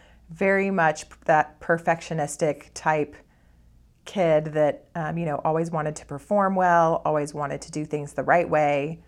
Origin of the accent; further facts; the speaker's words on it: El Paso, Texas, United States; I grew up in El Paso, Texas. My parents both worked. My sister and I were the only children